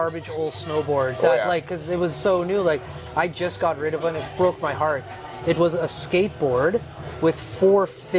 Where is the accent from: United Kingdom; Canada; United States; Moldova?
Canada; Fort McMurray, Alberta; we're from Fort Mac.